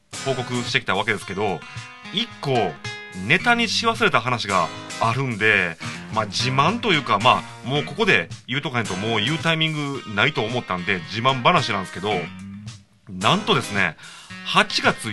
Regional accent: Shiga, Japan; now in Kobe, Japan; まあでも僕滋賀県出身ですけど、ひこにゃんにまだ一回も会ったことないですし、ふなっしーもないですし、で僕神戸在住ですけど

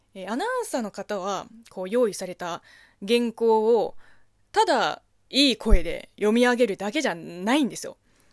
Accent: China; Japanese is a second language; now in Japan; この番組は中国生まれ中国育ちの

